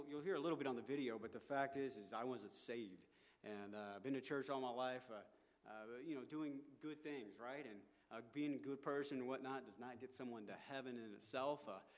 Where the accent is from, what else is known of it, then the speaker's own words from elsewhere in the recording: Tennessee, United States; And but I'm originally from Tennessee